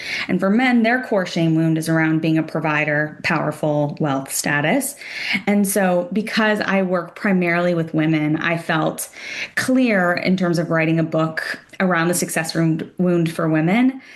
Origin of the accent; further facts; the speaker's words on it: California, United States; growing up in Silicon Valley, Enneagram 3, if that means anything to you, like typical achiever, firstborn daughter